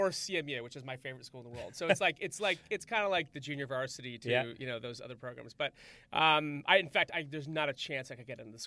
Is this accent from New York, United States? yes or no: yes; Guilderland, New York, United States; So we're in your alma mater, just outside of Albany, New York. I grew up in Gilderland, and a family of four.